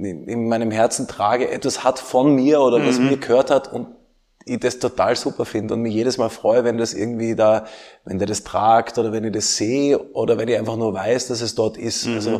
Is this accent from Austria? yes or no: yes; Tyrol, Austria; du kommst aus Kärnten, ich komme aus Tirol, wir kennen uns aus mit Vergangenheitsbewältigung oder nicht.